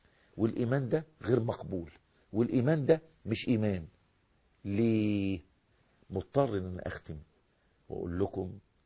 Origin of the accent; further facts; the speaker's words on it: Egypt; عندنا في مصر